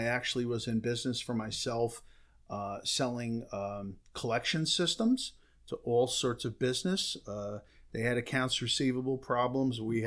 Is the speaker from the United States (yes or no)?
yes; Union, New Jersey, United States; Well, it's going back quite a ways, but I grew up in Union, New Jersey. I lived there for many years.